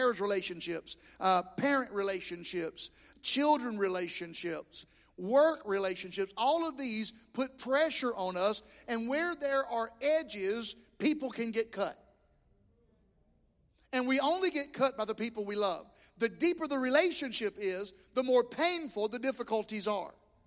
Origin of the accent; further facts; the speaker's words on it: the South, United States; I'm from the South, and so if you're from the South, you get to say bless their heart.